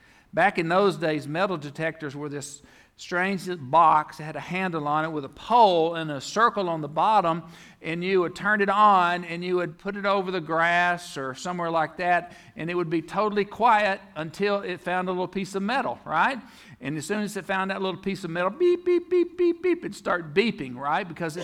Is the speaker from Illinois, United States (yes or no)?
no; Arkansas, United States; I grew up in South Arkansas.